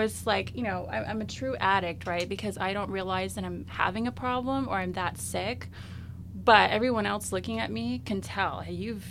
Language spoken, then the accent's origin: English; Southern United States, United States; And I grew up in the South, where you don't really talk about that kind of stuff